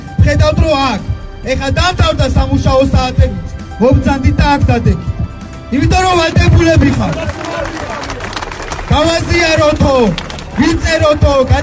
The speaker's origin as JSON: {"language": "Georgian", "town": "Chiatura", "region": "Imereti", "country": "Georgia", "said": "მე ჭიათურელი ვარ"}